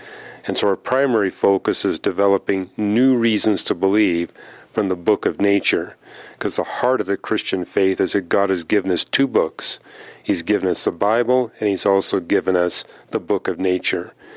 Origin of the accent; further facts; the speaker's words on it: Canada; Well, I was born, raised, and educated in Canada. I'm a Canadian.